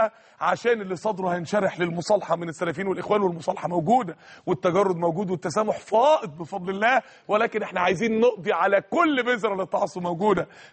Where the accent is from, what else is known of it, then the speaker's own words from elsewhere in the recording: Mansoura, Dakahlia, Egypt; عندنا في المنصوره لانه رمز من رموزنا